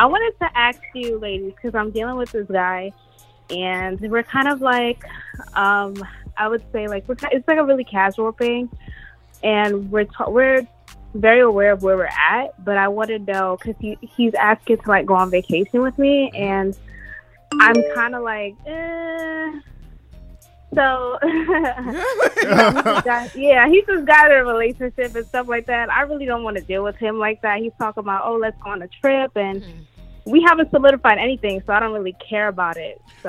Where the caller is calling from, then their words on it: Brooklyn, New York, United States; I'm from Brooklyn.